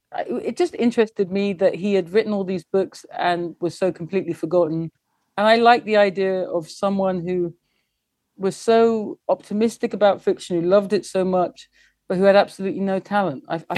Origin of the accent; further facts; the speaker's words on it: England, United Kingdom; Now, I am English and I love England.